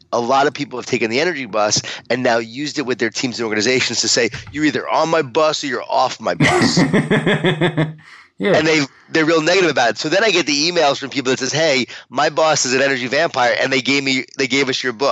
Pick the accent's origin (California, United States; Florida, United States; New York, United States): New York, United States; Long Island; accent: New York; I'm from Long Island, New York. And then, yeah, when I get fired up, the accent comes out.